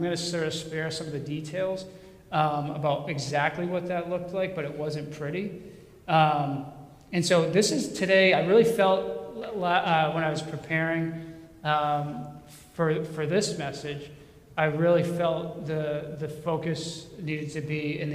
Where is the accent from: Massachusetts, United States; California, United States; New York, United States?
Massachusetts, United States; born there; Growing up, I was born in Massachusetts into a family I was loved very much.